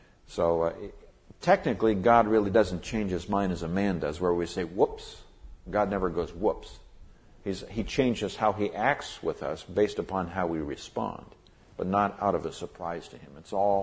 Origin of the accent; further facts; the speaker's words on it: Nigeria; I grew up in Nigeria, so I'm very familiar with West Africa and the people there.